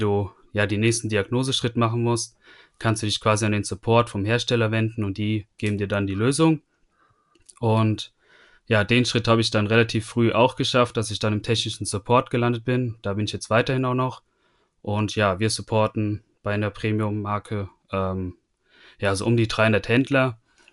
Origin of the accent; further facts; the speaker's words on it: Friedberg, Hesse, Germany; also born or lived in Dresden; Also in Friedberg schon seitdem ich 3 Jahre bin, gebürtig in Dresden